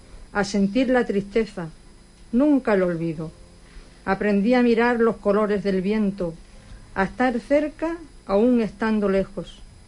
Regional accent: Extremadura, Spain; now in Huelva, Spain; es que yo claramente es que no soy de aquí, yo no soy de Huelva, yo soy de Extremadura

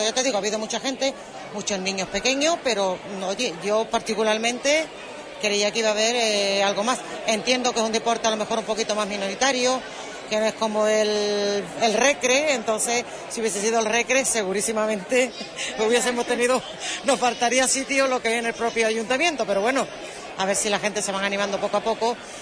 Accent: Huelva, Andalusia, Spain; Vamos a querer a Huelva, que somos de Huelva.

